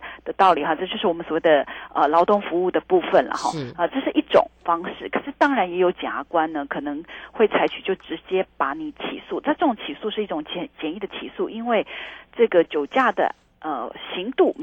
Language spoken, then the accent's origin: Chinese; Taiwan; 而且可能跟我们台湾人的饮食文化有关了啊，大家希望晚上喝点小酒，然后放松一下